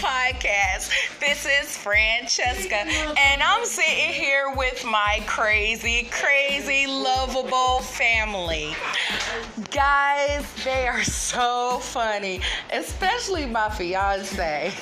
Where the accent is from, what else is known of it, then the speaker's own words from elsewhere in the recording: Raleigh, North Carolina, United States; but this happened in my hometown in Raleigh, North Carolina.